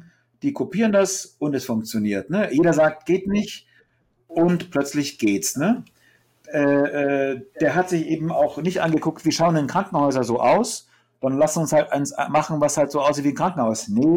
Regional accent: Munich, Bavaria, Germany; Ich selber bin aus München.

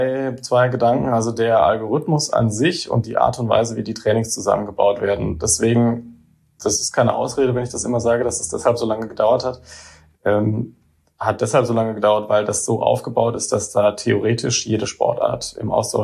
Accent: Heidelberg, Baden-Württemberg, Germany

